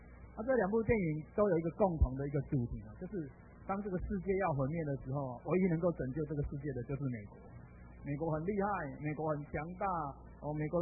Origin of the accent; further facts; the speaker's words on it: China; 当我们去讲是说我是中国人的时候